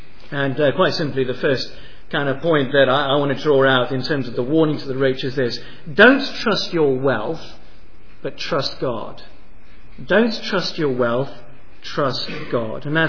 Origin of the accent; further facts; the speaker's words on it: United Kingdom; we're shy and we're British, and that's just not the sort of thing that you